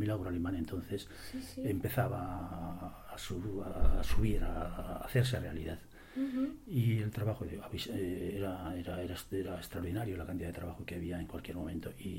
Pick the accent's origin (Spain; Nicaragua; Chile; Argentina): Spain; Quintanar de la Sierra, Castile and León; born there; No, yo nací en Burgos, uh-huh. En un pueblecito llamado Quintanar de la Sierra. Nací en el año 47, con lo que ahora tengo 61 años cumplidos.